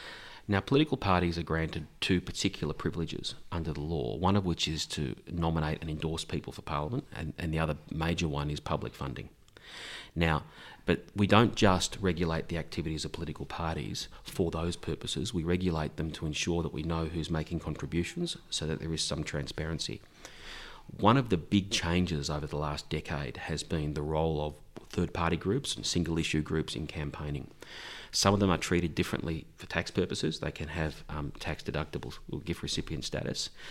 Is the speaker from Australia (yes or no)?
yes; Victoria, Australia; in my home state of Victoria